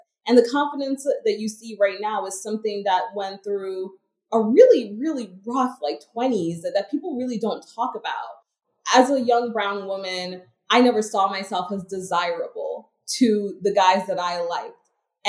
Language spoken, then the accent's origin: English; New York, United States; All of that sort of experience being living and growing up in New York taught me a lot about sort of the lifestyle that I wanted to live.